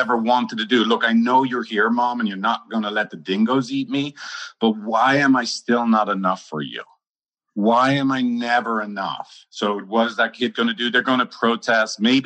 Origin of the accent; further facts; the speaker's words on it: Ireland; I'm Irish. I'll try not to curse.